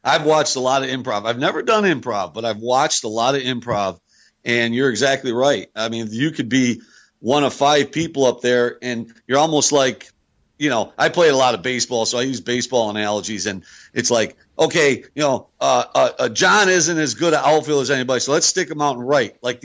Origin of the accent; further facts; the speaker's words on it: New York, United States; also born or lived in Italy; now in Detroit, United States; we're New York Italians. I mean, we grew up in upstate New York when we came from Italy, and then we just came to Detroit because of the auto industry. But we're 100% blooded Italians.